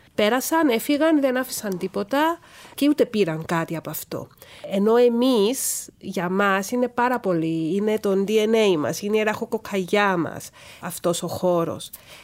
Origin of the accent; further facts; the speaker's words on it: Troodos, Cyprus; Η παιδική μου ηλικία, τα καλοκαίρια μου τα περνούσα στο Τρόδος και πηγαίναμε στους χυμάρους, στο χωριό μου βέβαια, αλλά είναι κομμάτι του Τρόδους